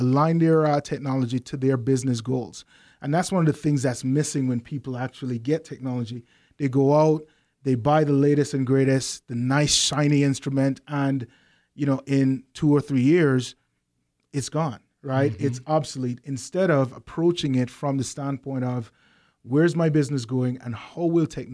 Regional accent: Kingston, Jamaica; But yeah, I'm originally from Kingston. I'm an island boy. I walk around in sandals.

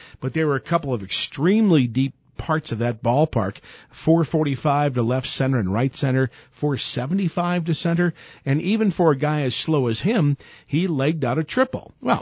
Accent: St. Louis, Missouri, United States; you know the St. Louis Cardinals, my hometown team, are in need of a miracle.

